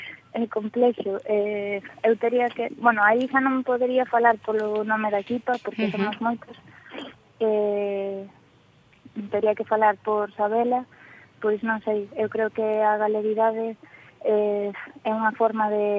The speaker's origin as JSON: {"language": "Galician", "region": "Galicia", "country": "Spain", "said": "sentirte galega e loitar por vivir como galega na túa terra"}